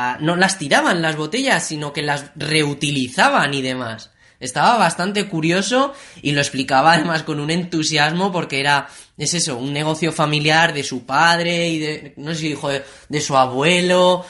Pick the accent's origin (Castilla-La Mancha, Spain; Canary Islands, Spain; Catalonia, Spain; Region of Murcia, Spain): Castilla-La Mancha, Spain; Nosotros somos de La Mancha, tenemos que tirar para la tierra.